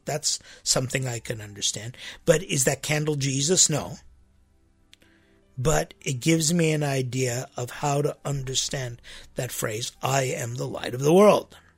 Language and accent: English; United States; in my case, as an American